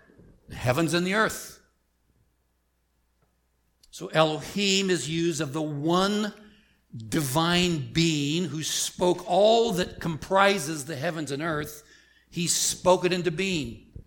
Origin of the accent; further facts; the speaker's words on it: Wyoming, United States; When I was a young boy growing up in Wyoming, I was one of the five people who was not a cowboy.